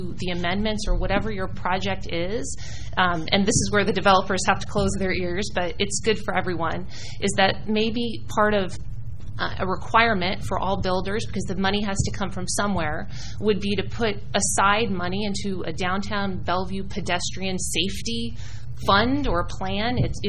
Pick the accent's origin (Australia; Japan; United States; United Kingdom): Japan; I grew up in Japan. I was a military brat.